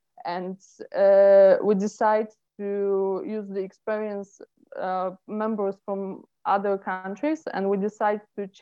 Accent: Poland; English is a second language; I'm an addict from Poland.

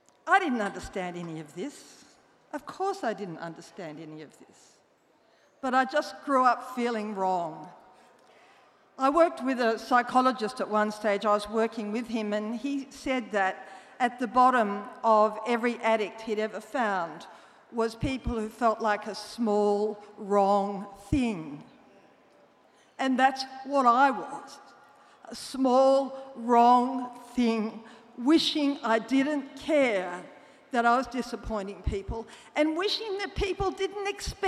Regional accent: Melbourne, Victoria, Australia; I'm an addict. I'm from Melbourne, Australia

